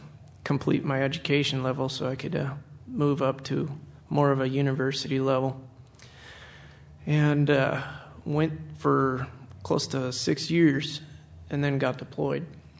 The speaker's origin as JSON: {"language": "English", "town": "Lake Tahoe", "region": "California", "country": "United States", "tie": "born or raised there", "also_born_or_lived": "Oregon", "said": "I was born in Sacramento, raised in Lake Tahoe, had a pretty much lived in California until I got married and moved to Oregon."}